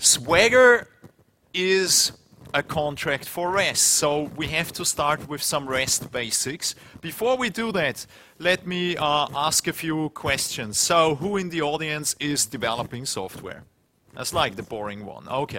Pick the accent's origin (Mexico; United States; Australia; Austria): Austria; English is a second language; I'm from Austria originally. I'm not a native English speaker.